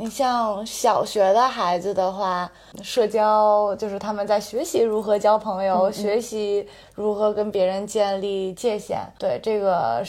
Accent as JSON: {"language": "Chinese", "region": "Beijing", "country": "China", "tie": "born or raised there", "said": "因为我也从小在北京长大"}